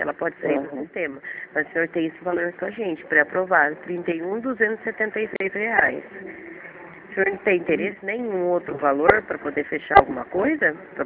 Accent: Rio Claro, São Paulo, Brazil; eu sou daqui de Rio Claro

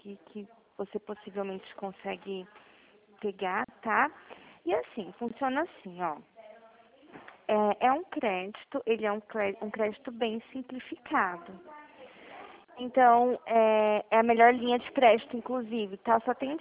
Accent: São Paulo, Brazil; estou em São Paulo, isso eu sou de São Paulo.

